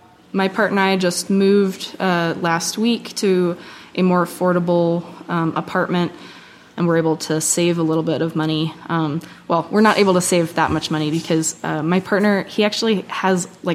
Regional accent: Bozeman, Montana, United States; I'm from Bozeman, Montana

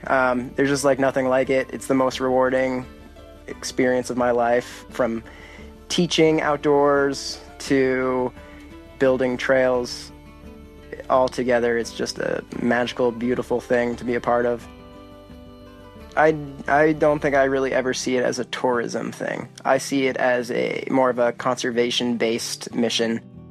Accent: New Hampshire, United States; I grew up in the White Mountains. My father was a backcountry ranger for many years, so that's why my family moved up here.

